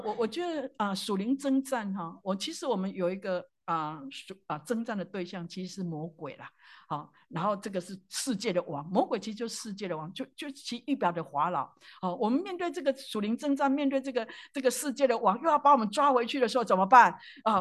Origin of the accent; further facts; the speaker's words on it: Taiwan; born there; 我出生在台湾的话，我们就用一些杀鸡杀羊，每初一十五在那边拜那些假神